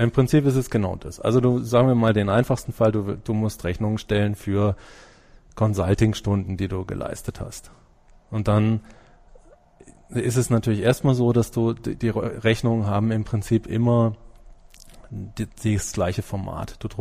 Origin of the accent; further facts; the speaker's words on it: Germany; Ich bin natürlich als Deutscher erstmal so mit den deutschen Sachen am besten vertraut